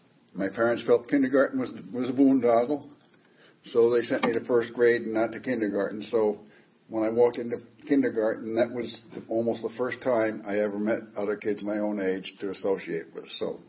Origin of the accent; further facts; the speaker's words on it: Bronx, New York, United States; born there; So, to begin at the beginning, I was born in the Bronx, New York.